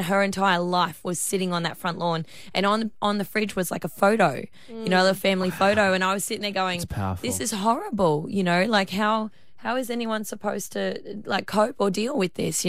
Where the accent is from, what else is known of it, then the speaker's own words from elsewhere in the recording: Townsville, Queensland, Australia; obviously Townsville's my hometown. Even though I don't live here anymore, I come back every month, for at least a week out of every single month just to be here.